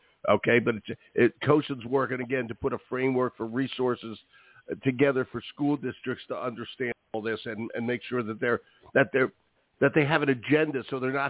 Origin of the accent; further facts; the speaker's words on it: Pennsylvania, United States; Go to my hometown, the Eagles.